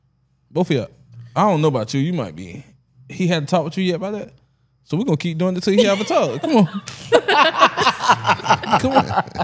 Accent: Arizona, United States; I'm from Arizona.

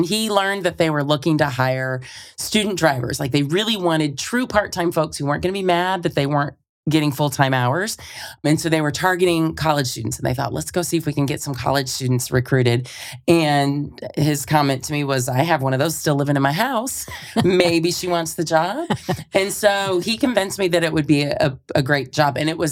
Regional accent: Austin, Texas, United States; So I grew up here in Austin, and I was a pool rat my whole youth.

